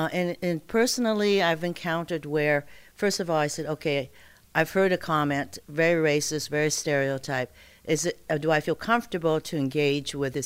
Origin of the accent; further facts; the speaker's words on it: Seattle, Washington, United States; In Seattle, thank you. Yeah, I grew up in Seattle.